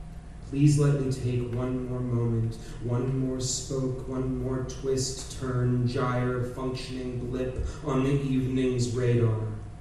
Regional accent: Maine, United States; also born or lived in Rhode Island / Philadelphia; Growing up in Maine, living in Rhode Island and Philadelphia, as well as here, I have encountered countless veterans.

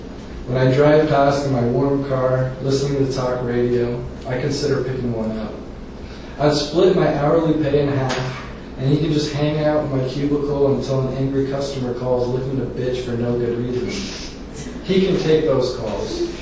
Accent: Toronto, Ontario, Canada; now in United States; As a Canadian, I'd like credit for stealing some of those jobs. I came to the United States in 1993 with my family and my father's pursuit of the American dream.

